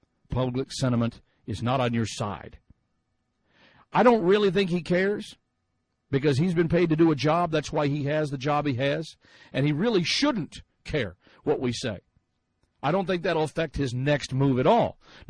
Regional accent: Texas, United States; Many of you know that I grew up in Texas, played it not very well, but loved the sport

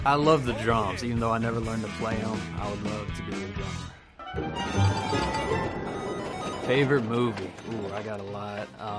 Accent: Dallas, Texas, United States; also born or lived in Kentucky; I don't have Texas twang. I was born in Kentucky, moved to Dallas when I was six, and I grew up in the city. I didn't grow up in the country, so don't really have much of an accent.

